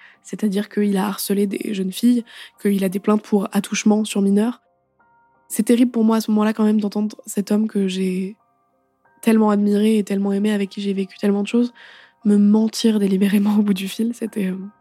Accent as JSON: {"language": "French", "town": "Paris", "region": "Île-de-France", "country": "France", "tie": "born or raised there", "said": "je rentre chez moi, à Paris"}